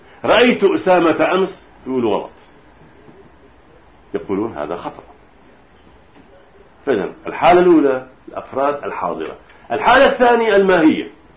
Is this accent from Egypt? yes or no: no; Lebanon; ومثل وطن للجندي عندنا بلبنان